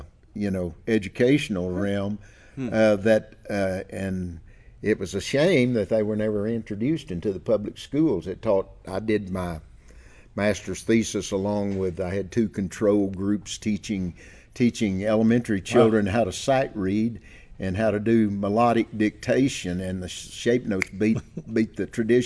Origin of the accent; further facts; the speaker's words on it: Texas, United States; Around the Dallas-Fort Worth area most of my life.